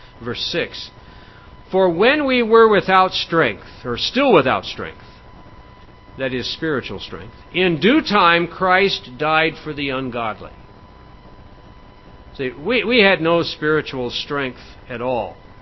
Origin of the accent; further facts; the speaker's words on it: South Dakota, United States; I grew up in Crazy Horse territory there in South Dakota near the Black Hills. That's Oglala territory.